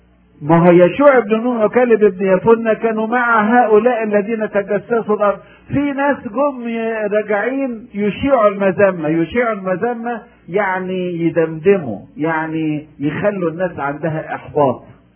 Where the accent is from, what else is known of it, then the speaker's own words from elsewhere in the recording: Egypt; طب احنا عندنا في مصر بقى كل واحد عندنا معاه بمئة جنيه شمس كل يوم